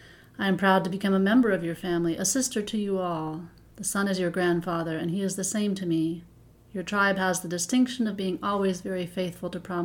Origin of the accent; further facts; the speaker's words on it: Alaska, United States; I was raised in Alaska, actually, and because of that experience, I have a great affinity for indigenous belief systems